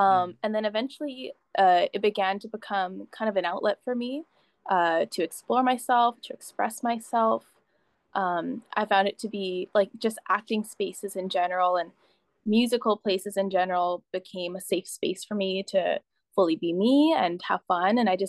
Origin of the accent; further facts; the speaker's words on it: Canada; I'm an actor from Canada. I'm Filipino